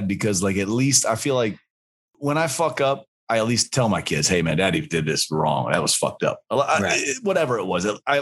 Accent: North Carolina, United States; So that's when I grew up in North Carolina, we used to go anywhere you want to go.

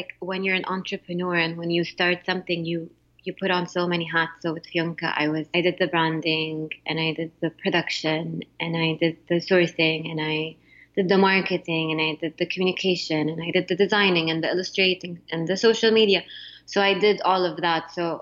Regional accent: Jeddah, Makkah Province, Saudi Arabia; because I grew up in a place where everyone, most of the people were like me, same religion, same sect even. I grew up in Jeddah.

